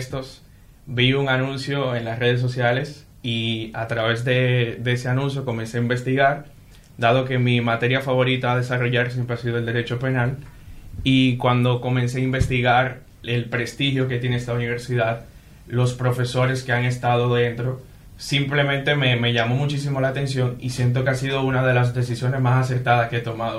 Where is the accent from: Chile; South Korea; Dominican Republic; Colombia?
Dominican Republic; vengo de República Dominicana